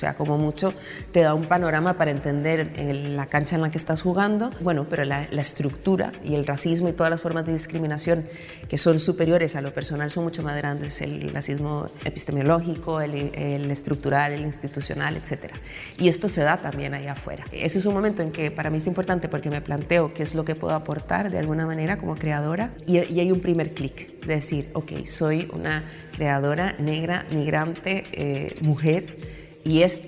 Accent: Costa Rica; moved away as an adult; yo vengo de Costa Rica, inicialmente vine a estudiar, eso que nos pasa a muchas, que venimos para un par de años y nos quedamos ya casi 20

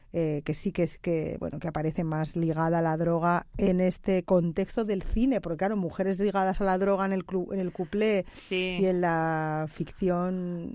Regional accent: Bilbao, Basque Country, Spain; En Bilbao, allá que yo soy de Bilbao.

